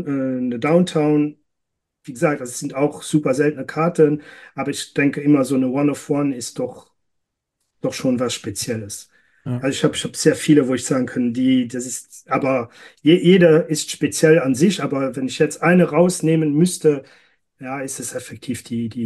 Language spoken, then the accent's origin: German; Luxembourg; Ja, Basket und Fußball ist bei uns in Luxemburg sehr, sehr, sehr beliebt.